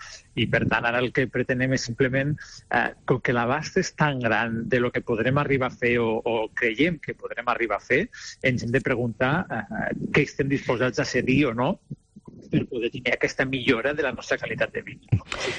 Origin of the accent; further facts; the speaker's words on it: Lleida, Catalonia, Spain; jo sóc de Lleida, no?, amb un territori molt dispers